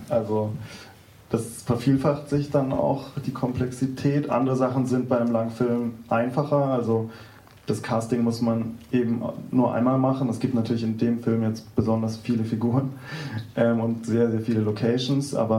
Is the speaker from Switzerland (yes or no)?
no; Tübingen, Baden-Württemberg, Germany; now in Berlin, Germany; ich komme auch aus Süddeutschland, also aus Tübingen, und wohne aber jetzt schon über 15 Jahre in Berlin.